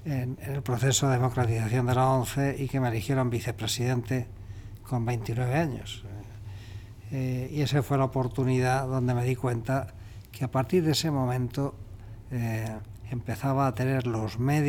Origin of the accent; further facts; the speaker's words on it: Castilla-La Mancha, Spain; yo nací en España, soy manchego como Don Quijote